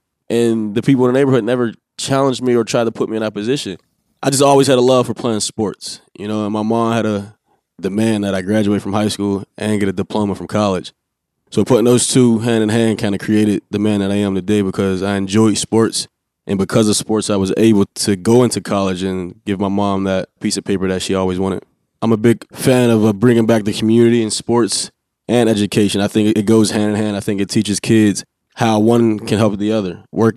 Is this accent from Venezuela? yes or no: no; Pittsburgh, Pennsylvania, United States; I grew up in Northview Heights, born and raised all up until high school. Once I graduated from high school, I went on to Pitt.